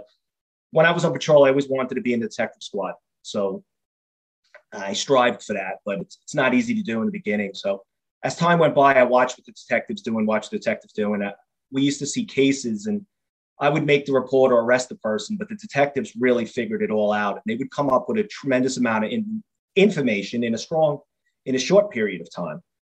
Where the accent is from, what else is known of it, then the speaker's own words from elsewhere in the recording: New York City, New York, United States; Yes, I grew up in Queens, New York. There was five of us.